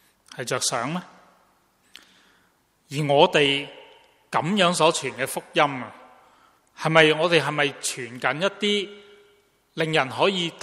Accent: Hong Kong; 我们香港人的俗语说，未学行就先学走。

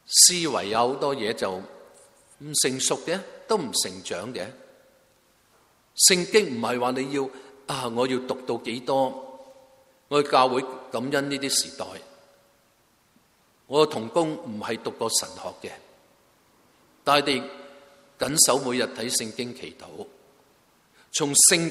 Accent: Guangdong, China; 我广东人俗语话

